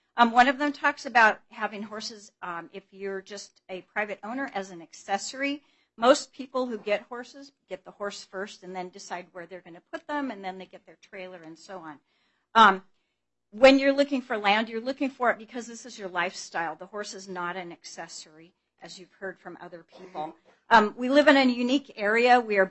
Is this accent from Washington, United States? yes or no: yes; Washington, United States; from Central Kitsap, and I'm very familiar with setbacks.